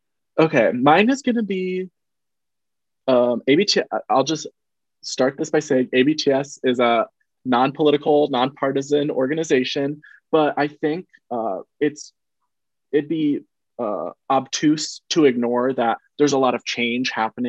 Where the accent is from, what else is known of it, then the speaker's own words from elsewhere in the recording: Michigan, United States; Yeah, just because I was raised in Michigan, but I'm like very close to Illinois and Chicago.